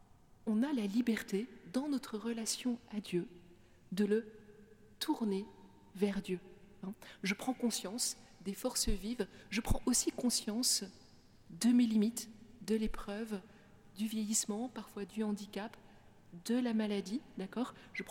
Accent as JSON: {"language": "French", "town": "Brussels", "region": "Brussels-Capital Region", "country": "Belgium", "tie": "born there", "said": "moi je suis née à Bruxelles"}